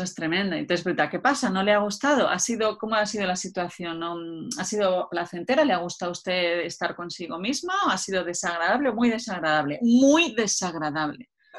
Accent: Madrid, Community of Madrid, Spain; also born or lived in Frankfurt / London; now in Mallorca, Spain; Yo he vivido en Madrid, soy de Madrid, he vivido en Madrid, luego he vivido en Frankfurt, en Londres, tal, o sea, siempre hacía megaciudades y hace pues como un año y medio nos vinimos a vivir a Mallorca

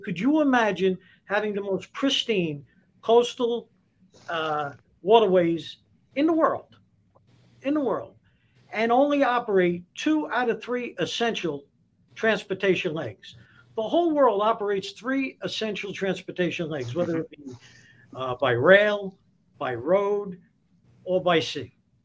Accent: Brooklyn, New York, United States; I am a plumber from Brooklyn, Pat. That's for sure.

